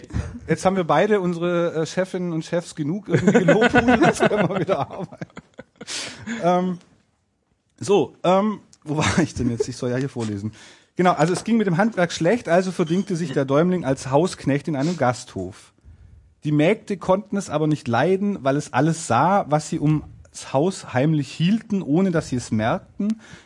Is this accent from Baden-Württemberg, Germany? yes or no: yes; Baden-Württemberg, Germany; Ich bin Schwabe, hallo. Ich bin Schwabe.